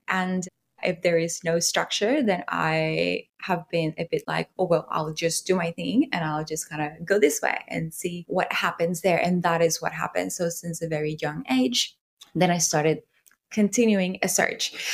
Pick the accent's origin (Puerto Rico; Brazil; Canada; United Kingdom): Puerto Rico; now in Australia; I am originally from Puerto Rico, like from the 1700s. My family has been in Puerto Rico. And I currently live in Australia. I've been in Australia for 10 years. But I was raised in a culturally Catholic home and island.